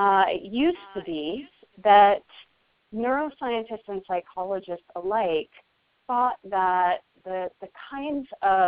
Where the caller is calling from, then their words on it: California, United States; I am in California in the Sierra Nevada mountains. I live in the Lake Tahoe area.